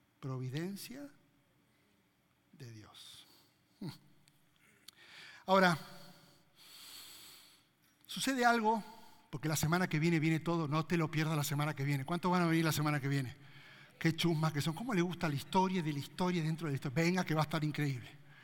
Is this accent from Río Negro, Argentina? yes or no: no; Bahía Blanca, Buenos Aires Province, Argentina; de Argentina, Bahía Blanca, tengo 4 hijos, me casé con Karina hace tantos años, viví acá.